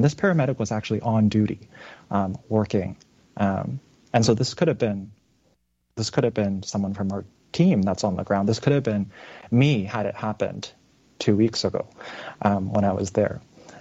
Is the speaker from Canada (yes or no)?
yes; Canada